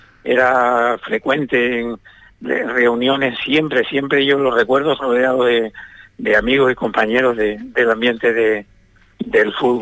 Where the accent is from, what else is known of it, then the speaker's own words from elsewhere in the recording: Güímar, Canary Islands, Spain; nosotros teníamos toda la familia y todos procedemos de Güímar.